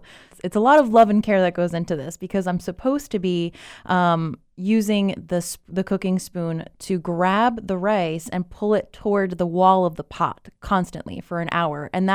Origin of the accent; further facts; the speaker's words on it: Miami, Florida, United States; And so she brings it to our home. I'm from Miami.